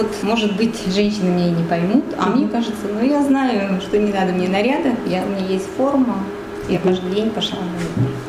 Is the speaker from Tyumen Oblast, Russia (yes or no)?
yes; Kachkarna, Tyumen Oblast, Russia; Родилась в деревне Качкарна Сладковского района Тюменской области.